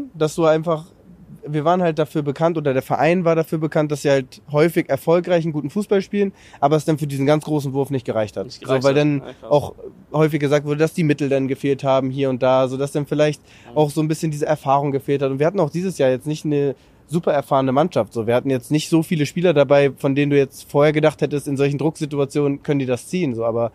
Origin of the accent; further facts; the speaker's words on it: Schleswig-Holstein, Germany; Ich komme aus der Gegend, aus Schleswig-Holstein.